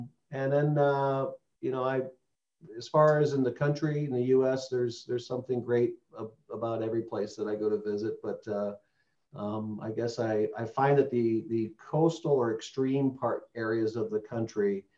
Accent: Midwest, United States; So I'm a Midwesterner, lived in a lot of different places, but I reside in Chicagoland.

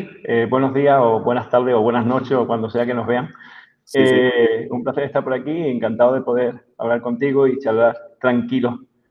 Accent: Ceuta, Spain; born there; yo soy español, pero nací en África, en una ciudad española que se llama Ceuta y que está en el territorio africano, en el norte de África.

